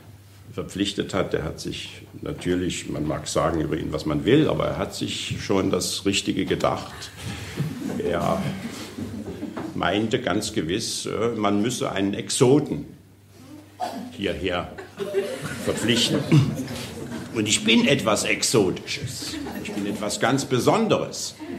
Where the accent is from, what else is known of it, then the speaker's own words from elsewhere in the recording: Saxony, Germany; Ich bin Vogtländer. Vom Vogtland habe ich meine kernige Natur.